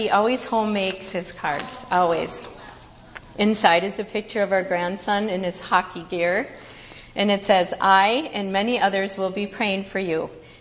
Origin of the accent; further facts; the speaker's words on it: Minnesota, United States; because I'm from Minnesota, and you are this is Navasota.